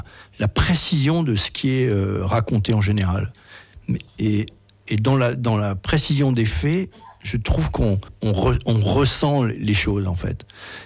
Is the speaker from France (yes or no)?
yes; France; C'est un gars, chez nous, en France, très peu de gens le connaissent.